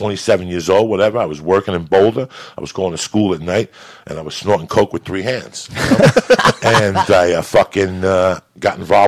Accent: Cuba; English is a second language; now in United States; No, I'm not about being Cuban, but my big thing was to be an American.

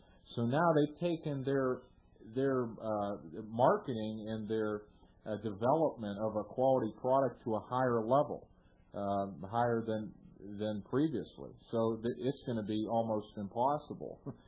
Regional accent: Youngstown, Ohio, United States; I was from Youngstown, Ohio. Youngstown, Ohio was the second largest steel producer in the country, only second to Pittsburgh. And I remember as a little boy, my grandparents lived across the street from United States Steel

